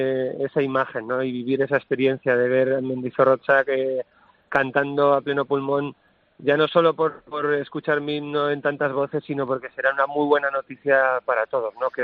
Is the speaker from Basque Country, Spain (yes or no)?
yes; Vitoria, Basque Country, Spain; yo toda mi sangre es navarra, pero me crié en Vitoria. Siempre voy por el mundo diciendo que soy vitoriano, porque es verdad. De los 8 a los 24, 25 años... estoy en Vitoria, tengo mi familia allí, los primeros amigos, en fin. Es lo que llamo hogar.